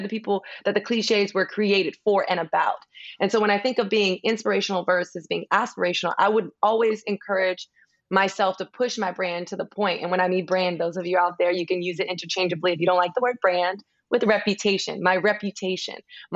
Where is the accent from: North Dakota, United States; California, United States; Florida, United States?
Florida, United States; Miami; And I guess growing up in Miami, Florida, I didn't necessarily have the opportunity to travel with my family.